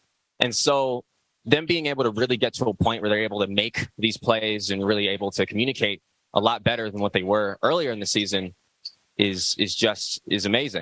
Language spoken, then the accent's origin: English; Chicago, Illinois, United States